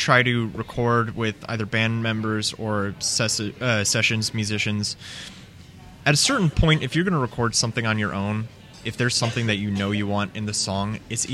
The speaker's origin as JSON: {"language": "English", "country": "United States", "accent": "Northern", "said": "never really felt like I was a Southerner, probably because I got picked on in school because of my Northern accent, which is crazy to me because I sure can't hear it anymore."}